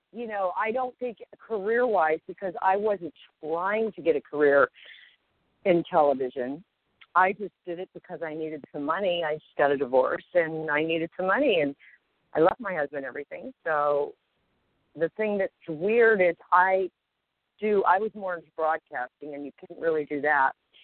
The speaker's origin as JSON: {"language": "English", "town": "Norfolk", "region": "Virginia", "country": "United States", "tie": "born there", "said": "But I was born in Norfolk, which is, where most people were stationed back then"}